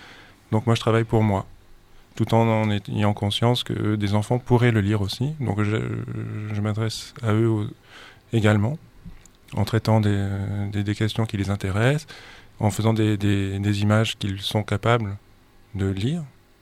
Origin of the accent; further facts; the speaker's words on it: Provence-Alpes-Côte d'Azur, France; je viens des Hautes-Alpes, donc j'étais plus destiné à devenir garde forestier ou quelque chose comme ça